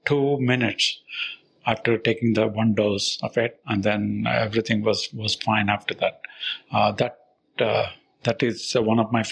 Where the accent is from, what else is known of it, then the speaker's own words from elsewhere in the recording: Seattle, Washington, United States; I'm from Seattle, Washington, USA.